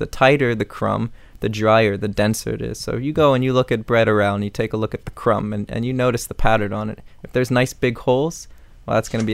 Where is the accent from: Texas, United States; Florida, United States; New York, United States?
Florida, United States; Miami; And I'm from Miami, so I've seen things pop up here and there.